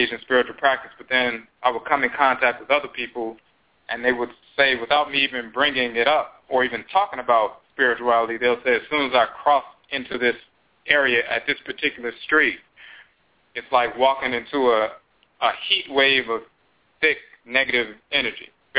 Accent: Chicago, Illinois, United States; Like, for example, I'm from Chicago, so there's a certain regions, there are differences in regions.

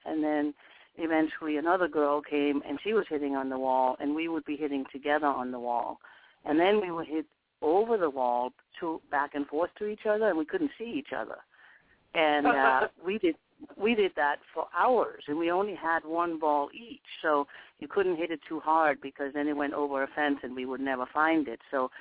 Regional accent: Denmark; I was born in Denmark and grew up in Denmark, which was a very little country as far as tennis was concerned.

